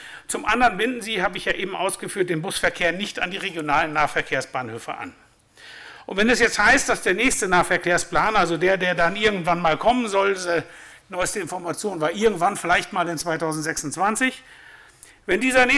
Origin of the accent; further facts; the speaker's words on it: Bad Laer, Lower Saxony, Germany; Und zwar mache ich das mal für meine Heimatgemeinde Bad Lahr.